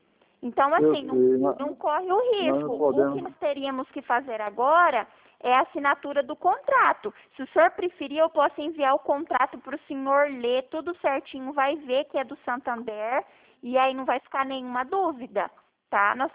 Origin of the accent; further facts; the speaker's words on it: Paraná, Brazil; Eu sou do Paraná, mas não tem problema.